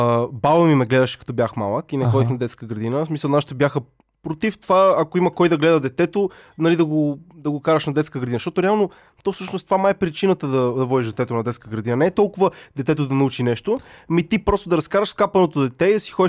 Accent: Sofia, Sofia City, Bulgaria; born there; В София съм.

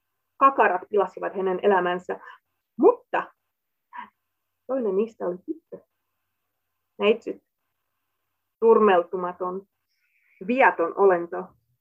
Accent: Slovakia; Ja niin kuin minä olen Slovakiasta kotoisin

